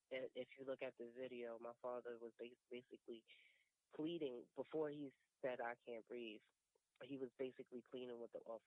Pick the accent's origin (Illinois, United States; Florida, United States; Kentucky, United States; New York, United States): New York, United States; Brooklyn; I never lived on Staten Island. I'm from Brooklyn.